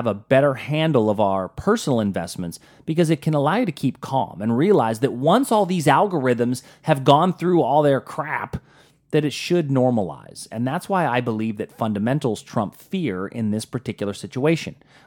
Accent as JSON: {"language": "English", "town": "Pittsburgh", "region": "Pennsylvania", "country": "United States", "said": "I'm from Pittsburgh, and the way that we say it the right way is"}